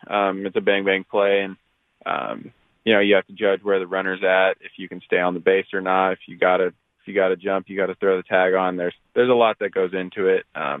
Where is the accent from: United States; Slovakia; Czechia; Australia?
United States; West Covina, California; West Covina, California.